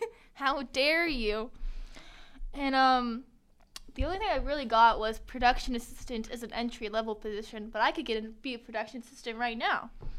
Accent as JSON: {"language": "English", "region": "Pennsylvania", "country": "United States", "said": "I'm from Pennsylvania. And I graduated, but now I'm helping you."}